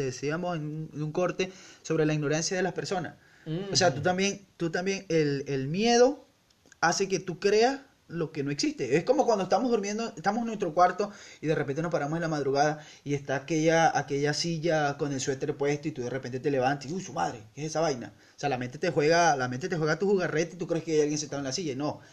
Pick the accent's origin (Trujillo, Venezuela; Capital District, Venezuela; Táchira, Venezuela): Trujillo, Venezuela; Escuque; Nosotros venimos de Escuque